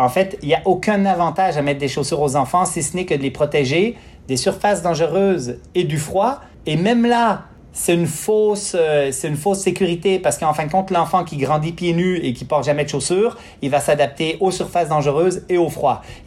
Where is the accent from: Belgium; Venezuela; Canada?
Canada; Quebec; Moi, j'ai grandi au Lac-Saint-Jean sur une ferme.